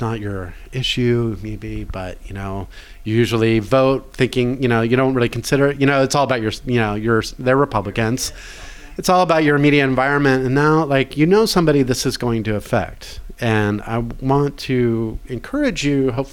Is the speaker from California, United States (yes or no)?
yes; Irvine, California, United States; Orange County, Irvine. I grew up in Irvine, California.